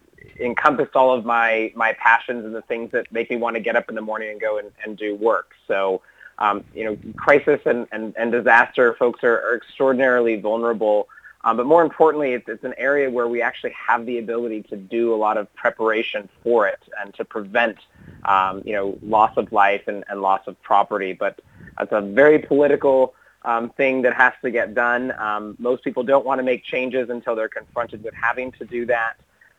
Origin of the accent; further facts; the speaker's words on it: California, United States; also born or lived in New York; I was living in New York. I'm from California originally.